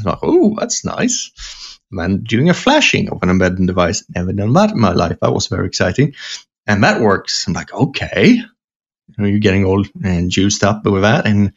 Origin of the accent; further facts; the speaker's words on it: Sweden; English is a second language; up in another part of Sweden, talking about their system, and they were using the same system as in my hometown.